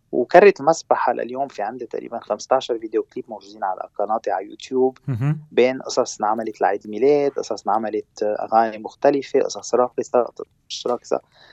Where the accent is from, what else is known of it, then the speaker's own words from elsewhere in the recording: Lebanon; كيف نوجد هالكرز عندنا بلبنان